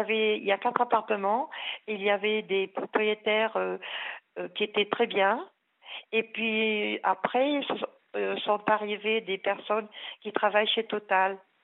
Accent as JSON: {"language": "French", "town": "Lourdes", "region": "Occitanie", "country": "France", "tie": "born there", "said": "Et moi, je suis née à Lourdes, une famille de politiques. Donc, je suis quand même une Pyrénéenne."}